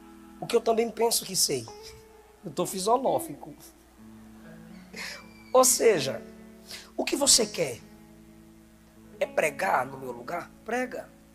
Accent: Ilhéus, Bahia, Brazil; now in Samambaia, Brazil; Antes de morar aqui, Samambaia, Pessu, Penorte, eu vim da Bahia, eu sou de Ilhéus, periferia de Ilhéus, bairro Senhora da Vitória, lama, uma casa simples

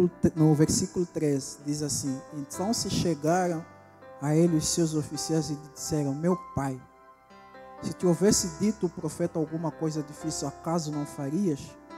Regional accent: Angola; eu sou africano, eu vim de África. sou de Angola.

